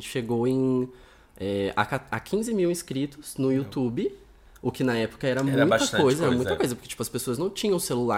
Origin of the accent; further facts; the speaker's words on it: Espírito Santo do Pinhal, São Paulo, Brazil; accent: strong accent; Em Espírito Santo do Pinhal. Porque eu nasci aqui em São Paulo, mas com 2 anos eu fui pra Pinhal. Uhum. Então, tipo, a minha vida toda é de lá. Inclusive, por isso que eu tenho sotaque forte e tal.